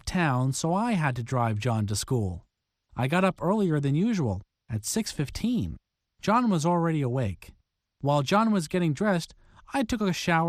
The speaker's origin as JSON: {"language": "English", "town": "Portland", "region": "Oregon", "country": "United States", "tie": "born or raised there", "said": "I was born in Portland, Portland, Oregon."}